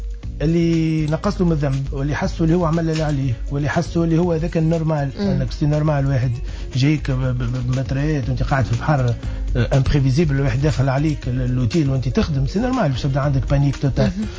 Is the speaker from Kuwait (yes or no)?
no; Tunisia; اني تونسي عايش كما الناس الكل